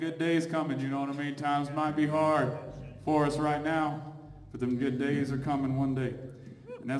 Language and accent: English; Morgantown, Mississippi, United States; I grew up in Morgantown, Mississippi. It's about 3 miles from the middle of nowhere in South Mississippi. And I went to a lot of church.